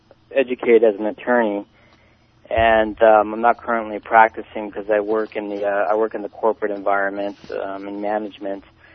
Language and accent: English; California, United States; I grew up in Orange County, which is an adjacent county just to the south of Los Angeles County.